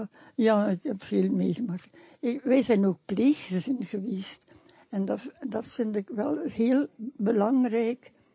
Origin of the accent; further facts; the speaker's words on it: Flanders, Belgium; ja maar ik ben een Vlaming.